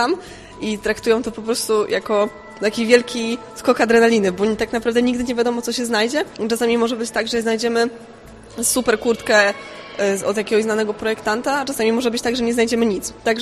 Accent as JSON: {"language": "Polish", "town": "Wrocław", "region": "Lower Silesian Voivodeship", "country": "Poland", "said": "no ja jestem z Wrocławia"}